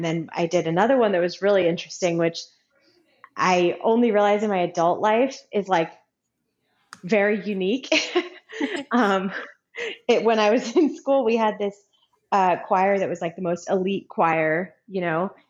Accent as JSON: {"language": "English", "town": "Norwood", "region": "Massachusetts", "country": "United States", "tie": "born or raised there", "also_born_or_lived": "Connecticut / California", "moved": "as an adult", "said": "I grew up outside of Boston, a town called Norwood, and spent all the way up until college there. And then for college, I just went a little bit, a little ways away to Connecticut. So I'm a Northeasterner for the most part of my life."}